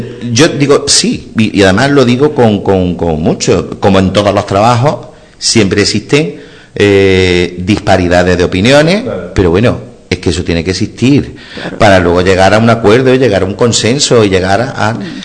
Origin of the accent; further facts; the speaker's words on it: Montoro, Andalusia, Spain; No soy de aquí, yo soy de Montoro.